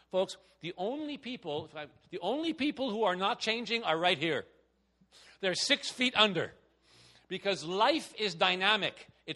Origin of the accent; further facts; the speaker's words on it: Quebec, Canada; I come from Quebec. When I was growing up in Quebec, now this is really old.